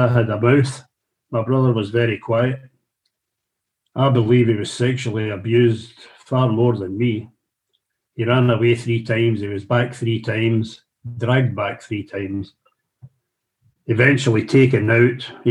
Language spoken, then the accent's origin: English; Glasgow, Scotland, United Kingdom; So growing up in the Gorbals, which was a kind of rough area of Glasgow with … I learned how to look after myself, you know.